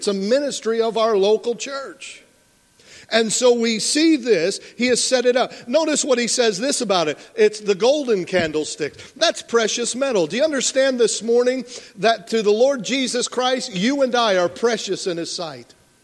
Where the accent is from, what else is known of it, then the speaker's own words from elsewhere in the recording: Arkansas, United States; I'm from Arkansas. How many of y'all figured I'm from the South somewhere? Amen. My wife and I, we graduated high school together and so in Arkansas